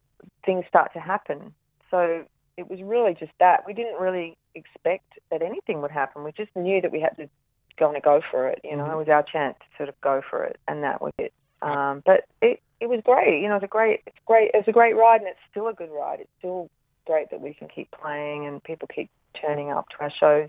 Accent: Perth, Western Australia, Australia; Perth was great. I always like doing my hometown.

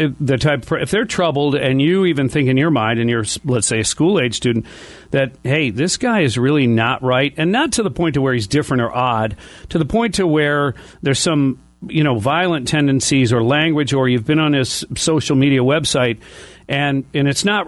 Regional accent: Ireland; I'm Irish

